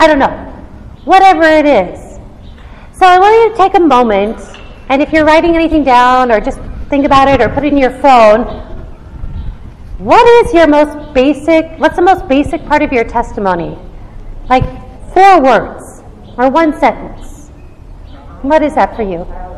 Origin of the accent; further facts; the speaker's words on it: Los Angeles, California, United States; I grew up in Los Angeles, where you go to the airport, and I used to love the Hare Krishnas.